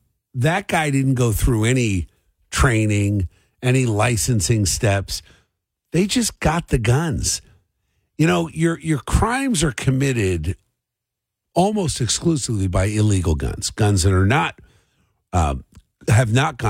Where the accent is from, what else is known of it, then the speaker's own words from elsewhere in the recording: Cherry Hill, New Jersey, United States; I grew up in Cherry Hill, as you know